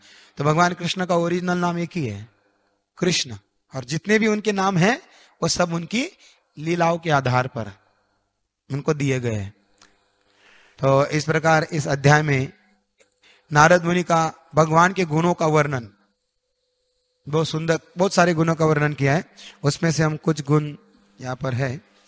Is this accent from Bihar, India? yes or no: no; Maharashtra, India; तो ठीक है, मैं भी मराठी हूँ।